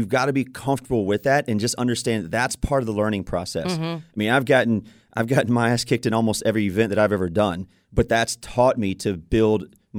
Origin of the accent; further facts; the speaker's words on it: Natchitoches, Louisiana, United States; No, I'm from Natchitoches, Louisiana.